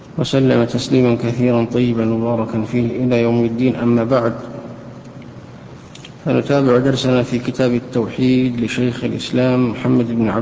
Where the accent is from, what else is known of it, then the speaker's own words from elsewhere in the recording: Saudi Arabia; فالعادة جرت عندنا في السعودية هنا